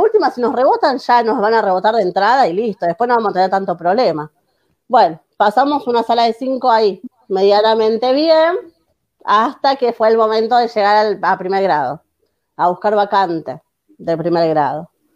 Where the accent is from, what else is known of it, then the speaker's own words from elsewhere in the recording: Mar del Plata, Buenos Aires Province, Argentina; soy de Mar del Plata y quiero formar parte del grupo